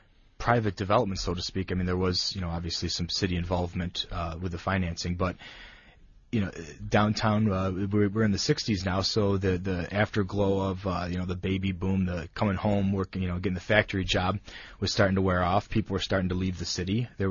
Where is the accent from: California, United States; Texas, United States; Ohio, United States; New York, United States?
New York, United States; Syracuse; Some of the other cities don't like to bring up Syracuse again because I love my hometown. But, yeah, I grew up in downtown.